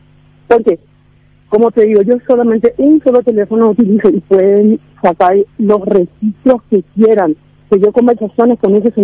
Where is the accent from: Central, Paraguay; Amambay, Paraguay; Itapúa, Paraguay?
Central, Paraguay; Mariano Roque Alonso; Yo soy de Mariano Roque Alonso, ¿verdad?